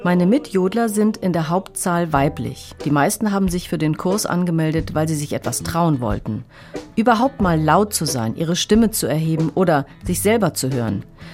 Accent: Rhineland, Germany; kann man als Rheinländerin mit italienischen Wurzeln überhaupt jodeln lernen?

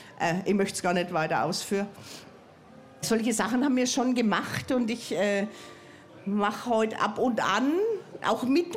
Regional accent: Erlabrunn, Bavaria, Germany; Erlabrunn hat wirklich, also ich sage das ganz bewusst, wir haben sehr viele Talente, auch schon immer im Fasching gehabt.

